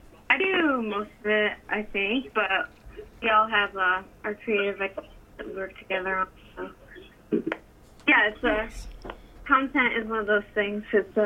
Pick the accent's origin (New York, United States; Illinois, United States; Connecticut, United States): Illinois, United States; Chicago; We're from Chicago, make alternative rock music.